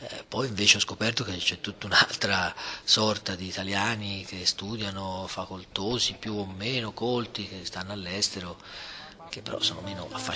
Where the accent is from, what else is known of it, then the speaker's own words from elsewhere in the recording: Prato, Tuscany, Italy; e poi io vengo da Prato, dei cinesi non posso più.